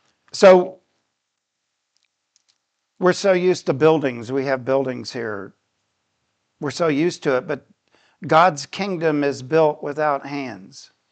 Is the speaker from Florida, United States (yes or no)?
yes; Titusville, Florida, United States; I grew up in Titusville, Cape Canaveral.